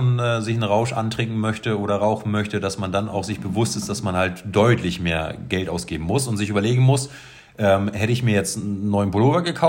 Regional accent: Germany; was ich dann wiederum spannend fand als Deutscher war, drüben ist ja mit dem Mülltrennen alles ein bisschen anders.

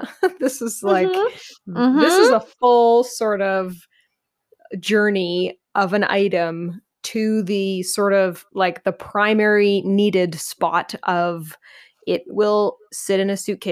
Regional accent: Canada; so as a Canadian, this pool paraphernalia category is less prominent for me. There was like one pool that existed growing up

